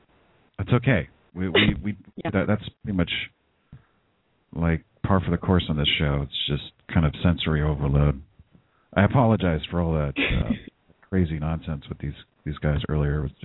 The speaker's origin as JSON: {"language": "English", "town": "San Jose", "region": "California", "country": "United States", "tie": "born or raised there", "said": "I grew up in San Jose. I grew up in San Jose, California. It's essentially northern Mexico."}